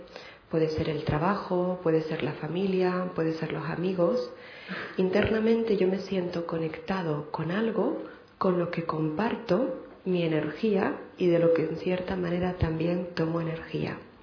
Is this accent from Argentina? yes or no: no; Canary Islands, Spain; now in Barcelona, Spain; Originalmente soy de Canarias, con lo cual pido permiso para dar la conferencia en castellano, que me es mucho más fácil, entiendo bien el catalán, pero de momento no me he soltado hablarlo.